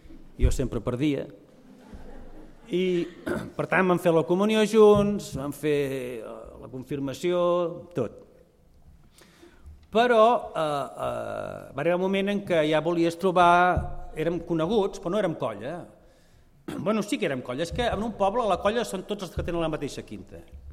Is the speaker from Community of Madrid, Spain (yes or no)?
no; Constantí, Catalonia, Spain; now in England, United Kingdom; Que sóc un cantant de Constantí que viu a Anglaterra.